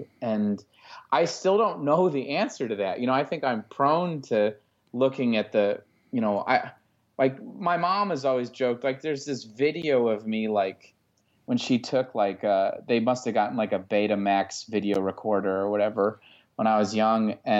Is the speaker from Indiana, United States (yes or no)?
yes; Indiana, United States; Like, I grew up in Indiana